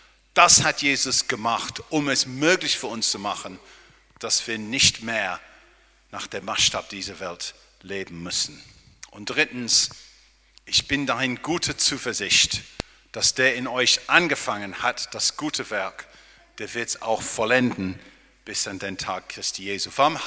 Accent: England, United Kingdom; German is a second language; now in Berlin, Germany; ich habe Staatsbürgerrecht in England. Ich bin Engländer. Ja? Ich wohne hier natürlich in Berlin, aber ich bin kein Deutscher.

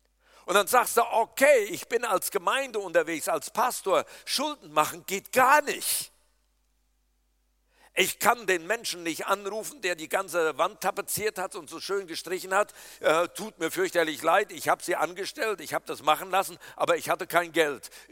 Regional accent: Berlin, Germany; Und wir sind so damit beschäftigt, was alles nicht funktioniert als echte Berliner.

